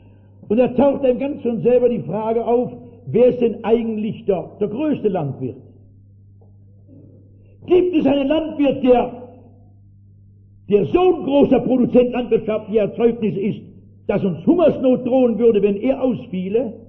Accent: East Germany, Germany; Und ich komme aus der DDR, wo die Kinder in der Schule schon gesagt kriegen, das letzte Produkt aller ihrer Weisheit wäre, dass dieser Gott gar nicht existiert.

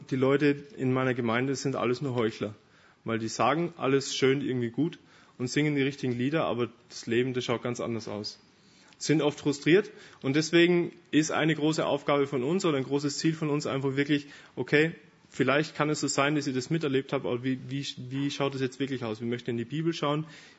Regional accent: Austria; now in Germany; ich bin in christlichen Elternhaus aufgewachsen, mein Vater ist Pfarrer in Österreich. Ich bin auch Österreicher, der Bekannte ist nebenan, ich bin der unbekannte Österreicher. Bin dann nach Deutschland gekommen

